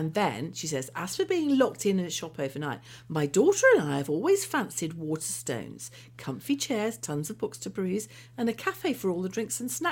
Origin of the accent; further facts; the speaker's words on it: Birmingham, West Midlands, United Kingdom; I'm a Brummie myself